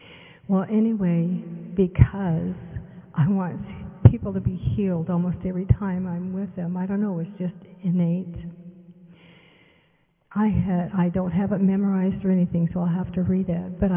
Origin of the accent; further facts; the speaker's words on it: Belcourt, North Dakota, United States; I'm from Belcourt, North Dakota, Turtle Mountain. Hi, Vicky. Turtle Mountain Indians, North Dakota.